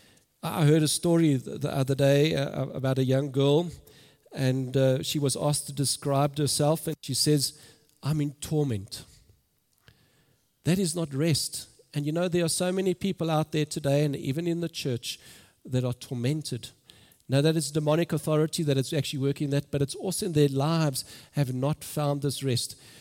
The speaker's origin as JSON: {"language": "English", "town": "Germiston", "region": "Gauteng", "country": "South Africa", "tie": "born or raised there", "said": "We grew up in Germiston, and I went to Germiston High"}